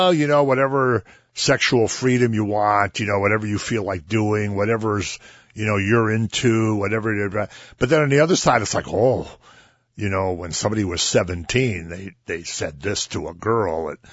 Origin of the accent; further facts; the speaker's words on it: Erie, Pennsylvania, United States; I grew up in Erie, Pennsylvania in a sort of lower middle class, working class neighborhood. Went to a big grade school, really big high school.